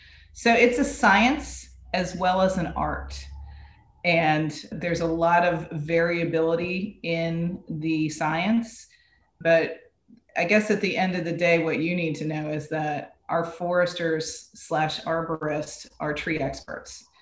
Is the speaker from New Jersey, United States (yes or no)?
no; Florida, United States; I grew up in Florida, and we didn't do a whole lot of growing things, but I did a lot of catching things, so a lot of catching fish in the backyard.